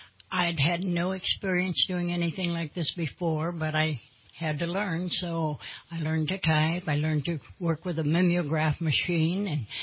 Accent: New York, United States; And I was raised in Western New York State, so I went into boot camp in that area.

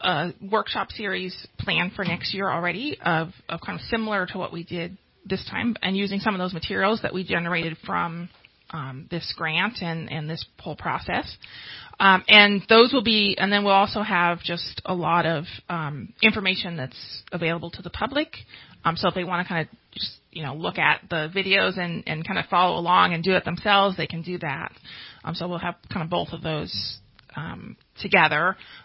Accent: United States; and I grew up in Trinity County on a homestead where we were very self-sufficient.

